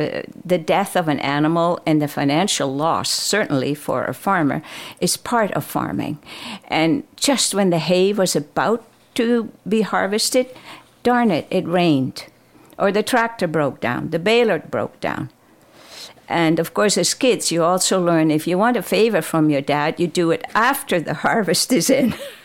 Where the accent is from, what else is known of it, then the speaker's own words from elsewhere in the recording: Friesland, Netherlands; first language Frisian; English is a second language; and my native tongue is actually Fries, which is a completely different language.